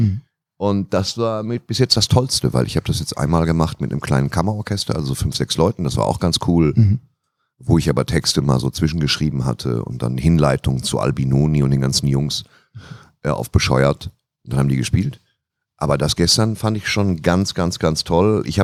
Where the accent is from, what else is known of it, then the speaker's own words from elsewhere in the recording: North Rhine-Westphalia, Germany; Gott sei Dank komme ich aus dem Ruhrgebiet, da waren es nur 4.